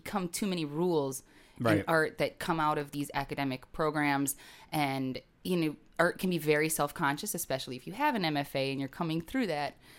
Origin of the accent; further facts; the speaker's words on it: Green Bay, Wisconsin, United States; I grew up watching a lot of football because I grew up in Green Bay, Wisconsin, football capital of the world, I know.